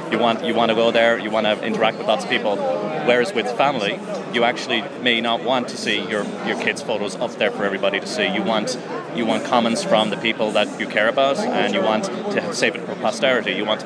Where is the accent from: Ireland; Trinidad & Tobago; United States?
Ireland; Yep. I'm Irish.